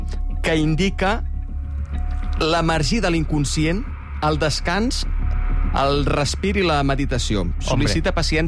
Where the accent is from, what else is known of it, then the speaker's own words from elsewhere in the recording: Gurb, Catalonia, Spain; És el meu poble i no ens coneixem.